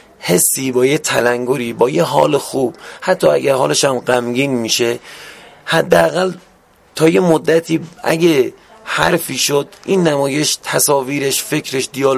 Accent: Lorestan, Iran; چون من خودم بچه لرستان هستم،

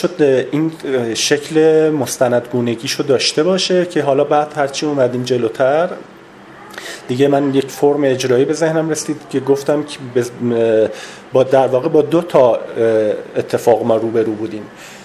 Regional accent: Shiraz, Fars, Iran; چون من خودم اهل شیراز هستم

